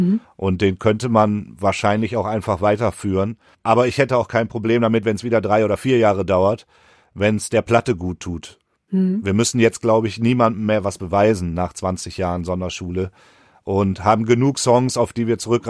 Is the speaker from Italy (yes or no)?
no; Mülheim an der Ruhr, North Rhine-Westphalia, Germany; Ich komme selbst aus Mülheim-Stierum. Das ist so ein nicht der schönste Bereich in Mülheim, ist nicht der schönste Stadtteil